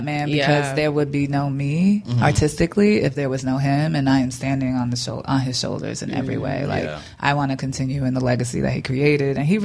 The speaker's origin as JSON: {"language": "English", "region": "New York", "country": "United States", "said": "because I come from a very loud, we're from New York, loud."}